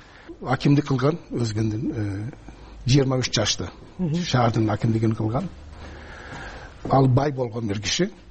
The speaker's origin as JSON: {"language": "Kyrgyz", "country": "Turkey", "tie": "born or raised there", "said": "Биз ошол жерде дүйнөгө ошол жерде чоңойдук. Мен анын менин бир 2 жаш улуу агам, анан кийин менин карындашым Хатиже деген ал жерде чоңойдук."}